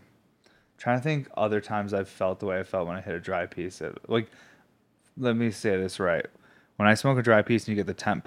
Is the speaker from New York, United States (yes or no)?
yes; New York, United States; I'm not even from Pennsylvania. I'm from upstate New York, but we're all kind of one.